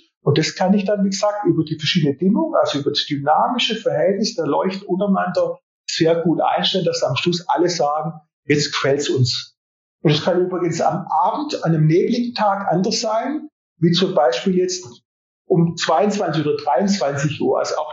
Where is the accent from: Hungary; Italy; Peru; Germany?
Italy; Southern Italy; Also wie gesagt, ich komme aus Süditalien